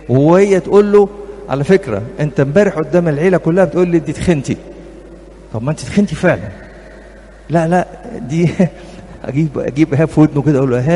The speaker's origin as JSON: {"language": "Arabic", "region": "Upper Egypt", "country": "Egypt", "said": "اصل انا صعيدي وفاهمك،"}